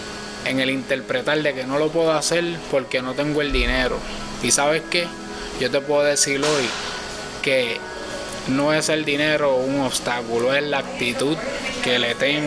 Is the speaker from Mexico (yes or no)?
no; Villalba, Puerto Rico; Llegué a mi pueblo Villalba con el proyecto y con las ansias de poder terminarlo